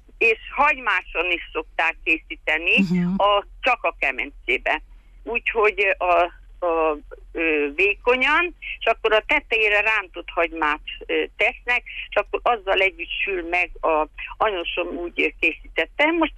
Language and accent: Hungarian; Székely Land, Romania; Én Kis-Küpülő mentéről vagyok, Székelyföldről származom